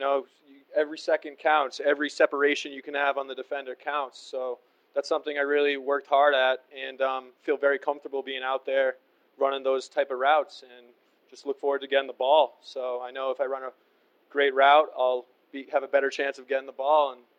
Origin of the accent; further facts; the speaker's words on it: Massachusetts, United States; I'm definitely a huge New England Patriots fan growing up in the Boston area, Cape Cod